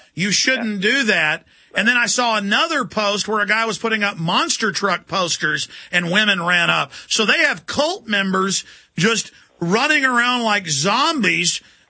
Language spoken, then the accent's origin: English; Texas, United States; I'm from Texas. Some say we don't even really speak English down here.